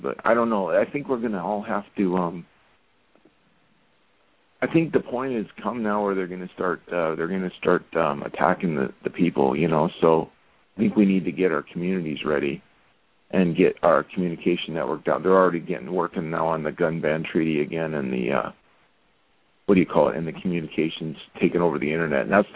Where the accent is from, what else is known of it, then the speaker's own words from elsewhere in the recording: Oregon, United States; I'm from Oregon.